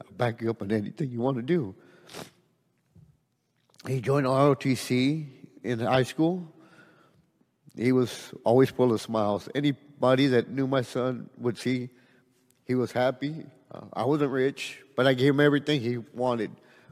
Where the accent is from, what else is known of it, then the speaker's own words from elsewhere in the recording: Edinburg, Texas, United States; I'm from Edinburgh, Texas.